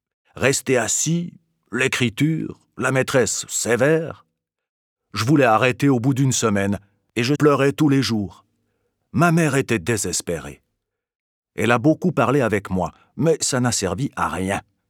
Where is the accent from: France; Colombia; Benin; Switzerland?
Switzerland; Biel/Bienne, Bern; now in Fribourg, Switzerland; 35 ans et je vis à Fribourg. Je suis marié et j'ai un enfant. J'ai grandi près de Bienne, avec deux frères et une sœur.